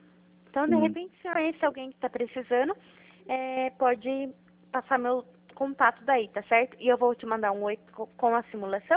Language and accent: Portuguese; Itapetininga, São Paulo, Brazil; Eu sou aqui do interior de São Paulo.